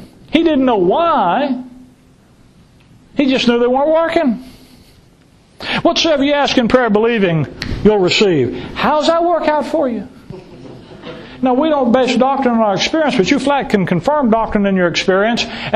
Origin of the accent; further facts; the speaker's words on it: Gulf Coast, United States; I love the water. Born and raised on the Gulf Coast.